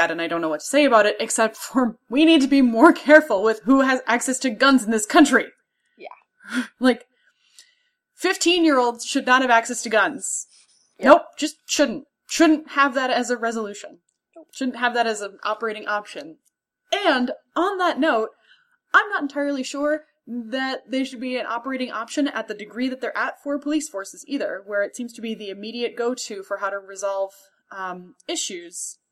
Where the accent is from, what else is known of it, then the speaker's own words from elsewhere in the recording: Roseville, Minnesota, United States; That's where I grew, like, when you say Roseville, Minnesota, it's 5 minutes north of St. Paul. That's the high school that I grew up at, is 5 blocks from where this happened.